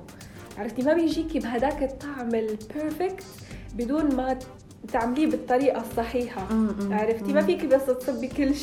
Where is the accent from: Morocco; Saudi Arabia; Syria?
Morocco; احنا بالمغرب يعني دائما بنحط سلطات